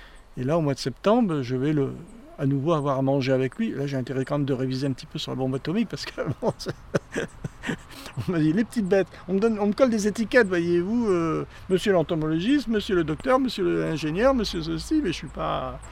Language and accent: French; Boulogne-sur-Mer, Hauts-de-France, France; born there; Il est décédé à Boulogne-sur-Mer, où moi je suis né, et il y a un musée